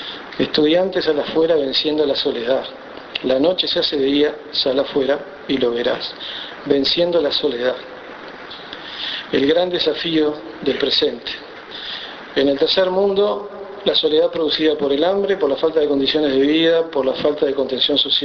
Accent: Rocha, Uruguay; Cuando tenía unos 8 o 9 años, en uno de los barrios más populares de mi ciudad natal, de Rocha, el barrio La Estiva

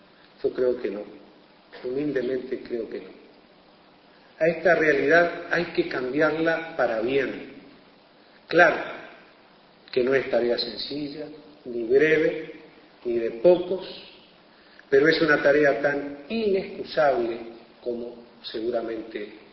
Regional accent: Uruguay; todos quienes somos universitarios uruguayos

